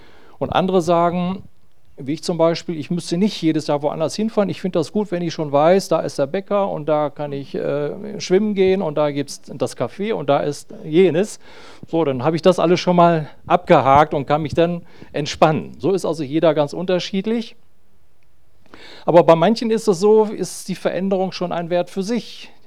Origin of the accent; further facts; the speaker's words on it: Bielefeld, North Rhine-Westphalia, Germany; meine liebe Frau Ulla ist dabei, wir kommen aus Bielefeld, haben 3 erwachsene Kinder.